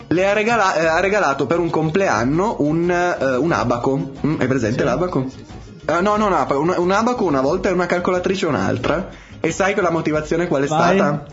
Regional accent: northern Italy, Italy; accent: northern Italian; Col mio accento tipico del nord.

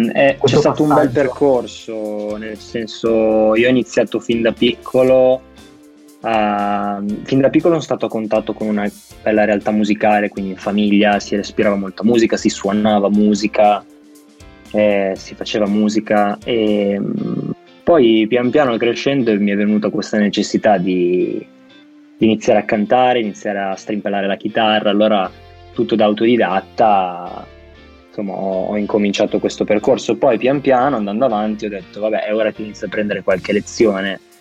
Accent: Vigevano, Lombardy, Italy; io vengo da Vigevano, in provincia di Pavia.

